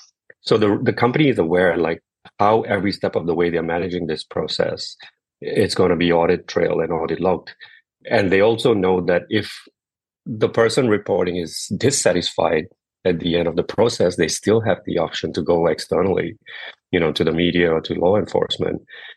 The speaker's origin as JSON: {"language": "English", "country": "Singapore", "said": "I'm from Singapore, it's a financial hub."}